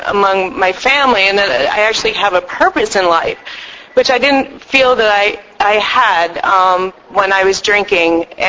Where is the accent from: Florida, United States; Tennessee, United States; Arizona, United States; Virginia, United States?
Virginia, United States; I grew up in Virginia. My parents were atheist New York Jews